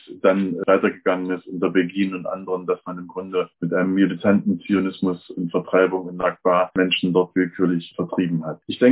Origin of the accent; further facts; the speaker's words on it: Germany; ich bin in der DDR geboren und groß geworden.